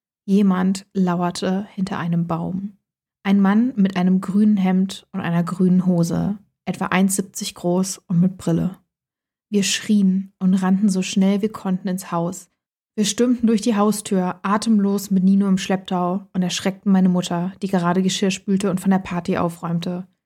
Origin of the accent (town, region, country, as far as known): Germany; born or raised there